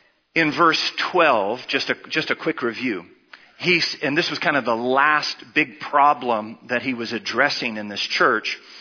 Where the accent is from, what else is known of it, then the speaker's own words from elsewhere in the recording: United States; the church I won't mention that I grew up in the States